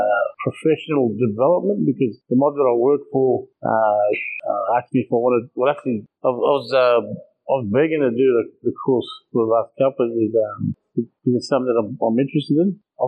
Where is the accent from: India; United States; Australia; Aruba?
Australia; Mossman, Queensland; I'm from Mossman.